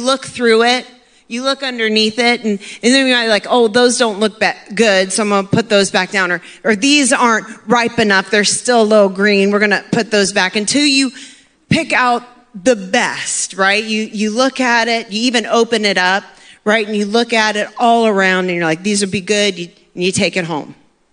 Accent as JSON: {"language": "English", "region": "Maine", "country": "United States", "tie": "born or raised there", "said": "and unlike some other people, I came from Maine."}